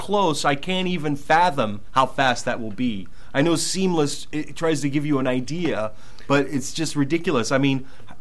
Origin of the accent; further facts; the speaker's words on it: California, United States; That's our backyard. We are from Central Coast, Northern California.